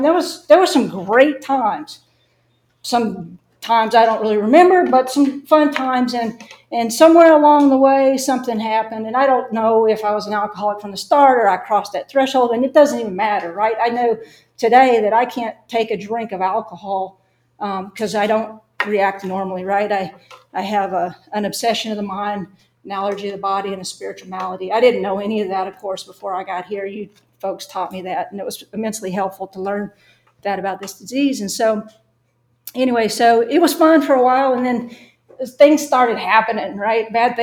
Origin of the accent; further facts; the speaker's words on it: Arkansas, United States; You can probably tell I have a little bit of an accent. I grew up in Arkansas. And the only thing really unique about that was I lived in a dry county.